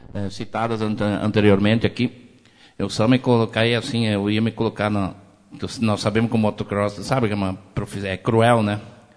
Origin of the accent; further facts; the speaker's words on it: Jaboticaba, Rio Grande do Sul, Brazil; meu conterrâneo Milton Becker, né? Saímos lá de Jaboticaba, né?